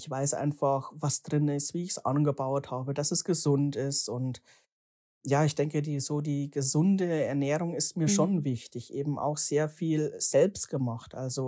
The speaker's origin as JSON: {"language": "German", "town": "Passau", "region": "Bavaria", "country": "Germany", "accent": "Bavarian", "said": "Genau, ursprünglich stamme ich aus der eher ländlichen Gegend im Raum Passau. So, ja, Richtung Sterding, falls ihr das kennt, also die Grenze zu Österreich. Daher auch mein Dialekt."}